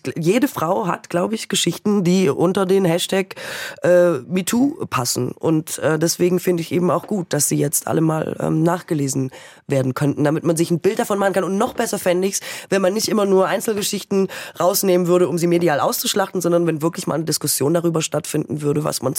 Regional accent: West Germany, Germany

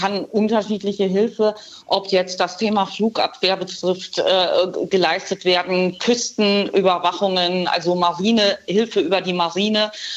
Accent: Germany; Das ist richtig, aber gerade wir als Deutsche haben eine historische Verantwortung gegenüber Israel.

